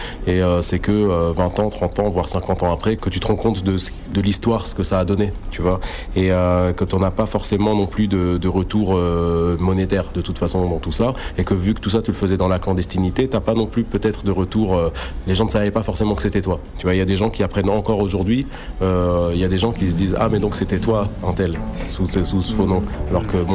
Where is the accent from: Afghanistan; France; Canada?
France; also born or lived in Algiers, Algeria; Je suis arrivé en France à 4 ans, je suis né en Algérie, à Bab El Oued. Mère algérienne, père russe, d'origine argentine, enfin non, de nationalité argentine, d'origine russe.